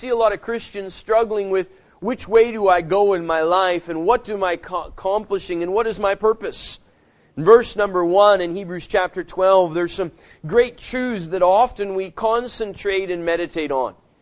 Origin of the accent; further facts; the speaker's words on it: Alberta, Canada; I grew up in Alberta, and I drove cattle truck and hauled cattle all over the places for a number of years